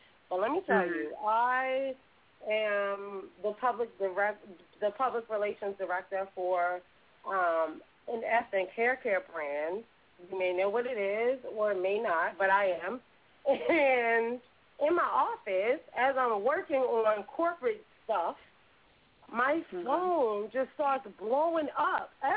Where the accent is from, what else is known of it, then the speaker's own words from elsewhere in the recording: Jersey City, New Jersey, United States; So I'm from New Jersey, Jersey City. Let's be very specific about it.